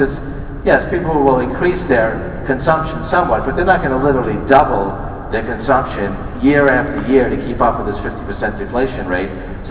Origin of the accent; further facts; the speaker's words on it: New York, United States; So when I was a high school student growing up in New York, I would hang out at the surplus electronic shops in Canal Street, which is still there